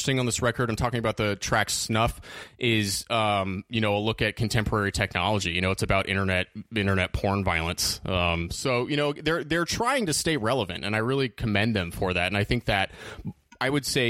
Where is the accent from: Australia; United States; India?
United States; California; I'm from Northern California, so I mean, it's like saying somebody from North Carolina had never seen a band from Florida.